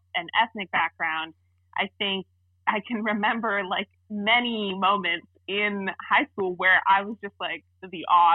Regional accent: Ajax, Ontario, Canada; also born or lived in Orangeville; And I was born in Orangeville, which at the time that I was born there, my parents were the only interracial couple in the town, which is terrifying. So we moved to Ajax, which is another small town. It's a bigger town. It's a true suburb

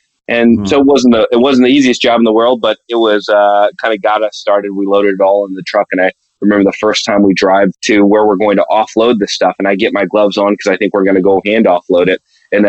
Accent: Lenexa, Kansas, United States; So, yeah, I'm from Kansas City, born and raised, grew up in a place called Lenexa, Kansas, grew up from middle class family.

